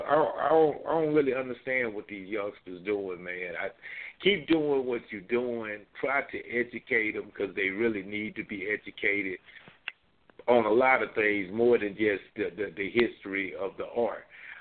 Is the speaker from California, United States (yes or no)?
no; Jackson, Mississippi, United States; I'm from Mississippi, Raheem. I'm from Jackson, Mississippi, and I go back to the first